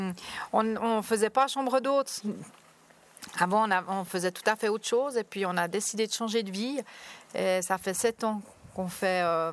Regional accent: Begnins, Vaud, Switzerland; born there; Ça fait que seulement 8 ans que je suis ici. Je suis née à Beugnin, ben près de ton école, parce que ton école elle est à Nyon.

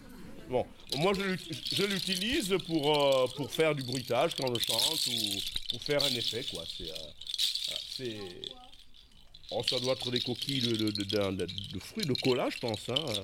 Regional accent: Gabon; ce sont des contes que j'ai entendus chez moi au Gabon. Hein, dans mon enfance

